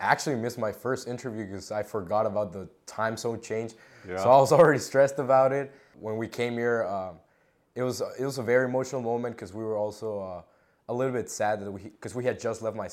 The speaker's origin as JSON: {"language": "English", "region": "Mexico City", "country": "Mexico", "tie": "born or raised there", "said": "So I grew up in Mexico City, grew up with my dad, my mom, and my sister."}